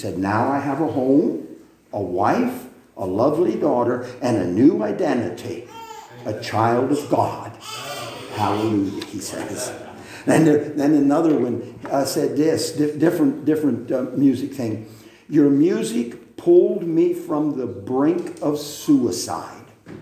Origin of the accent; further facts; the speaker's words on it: India; I am an Indian, non-Christian, who studied in Catholic school, but found my way through it, through the Catholic school.